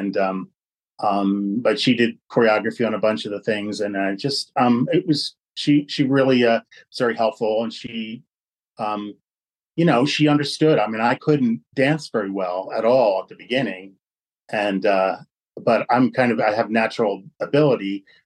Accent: Falkirk, Scotland, United Kingdom; I grew up in Falkirk. We had freight train right behind our house, you know, would shake the entire house

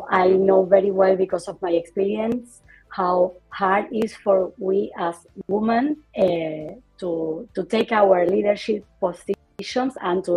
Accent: Argentina; moved away as an adult; now in San Francisco, United States; I am from Argentina. I am now living in San Francisco.

